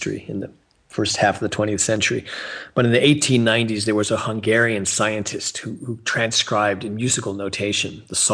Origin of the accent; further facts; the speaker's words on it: Connecticut, United States; And I grew up in Connecticut, and I heard about this guy, Paul Winter, who lived up the road.